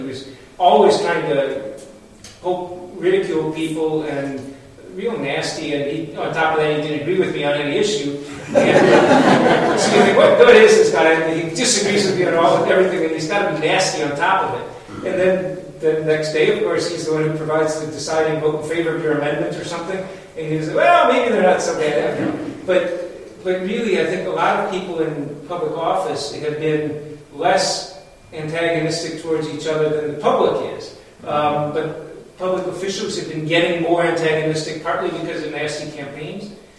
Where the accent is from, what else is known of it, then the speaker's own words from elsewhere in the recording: Roseville, Minnesota, United States; from Roseville, Minnesota.